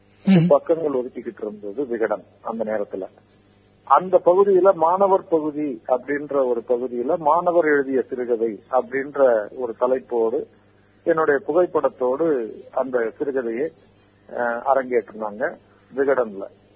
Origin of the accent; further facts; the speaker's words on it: Pattukkottai, Tamil Nadu, India; பட்டுக்கோட்டைன்றது தான் என்னுடைய சொந்த ஊர், நான் பிறந்து வளர்ந்து படித்த ஊர்.